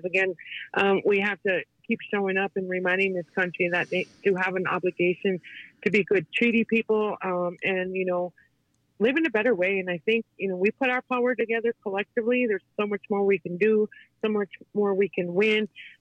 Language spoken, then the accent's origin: English; Leech Lake, Minnesota, United States; I'm from Leech Lake. I work for Northern Minnesota 350.